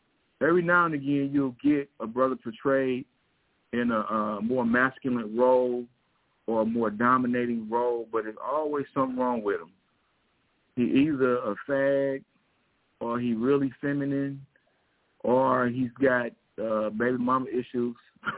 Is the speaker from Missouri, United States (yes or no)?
yes; Missouri, United States; because I grew up in Missouri, on Missouri history